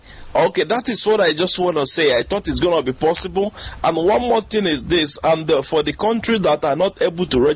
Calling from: Bangkok, Thailand; I'm calling from Bangkok, Thailand.

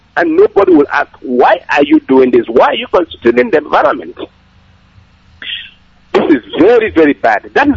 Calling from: Mpo, Anambra, Nigeria; I am calling from Anambra State, Mpo, precisely.

